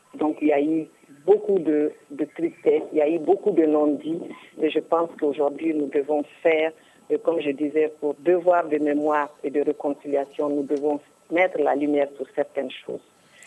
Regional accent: Kidal, Mali; also born or lived in South Mali; moi, je suis non seulement de Kidal, mais je suis du Grand Nord, je suis du Mali. Je suis mariée à quelqu'un du Sud. J'ai beaucoup vécu au Sud.

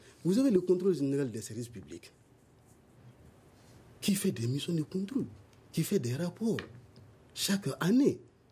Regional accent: Mali; Nous sommes tous des Maliens

